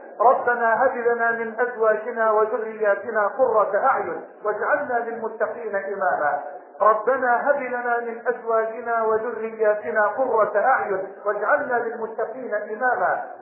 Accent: Egypt; اللهم اني اسألك ان تجعل بلدنا مصر واحة للامن والامان

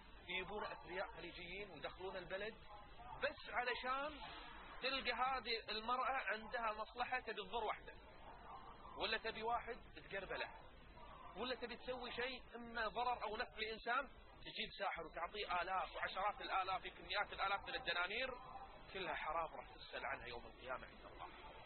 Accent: Kuwait; إن السحر اللي قاعد يشم عندنا بالكويت ودول الخليج شيء عدد مو طبيعي

